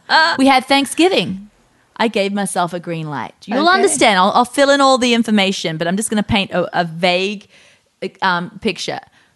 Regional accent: New Zealand; accent: New Zealand; if I say it in my New Zealand accent, heck.

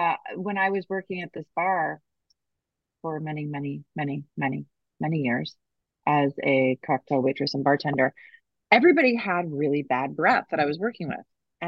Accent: Minnesota, United States; So my husband and I grew up in Minnesota.

